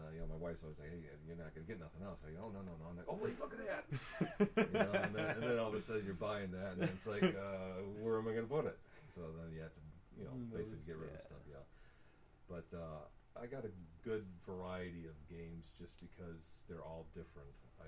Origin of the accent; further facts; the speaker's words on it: Chicago, Illinois, United States; born there; I was born in Chicago.